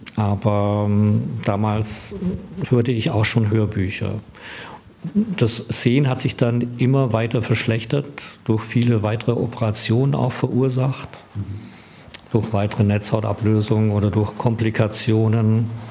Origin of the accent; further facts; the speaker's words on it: Baden-Württemberg, Germany; ich komme ja eigentlich aus Baden-Württemberg in der Nähe von Schwäbisch Gmünd